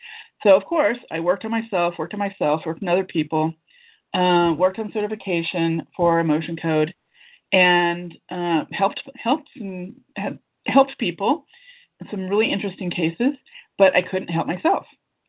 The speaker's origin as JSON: {"language": "English", "country": "United States", "moved": "as an adult", "lives_now": "Germany", "said": "I'm an American, but I live in Germany, and I've lived here since 1996."}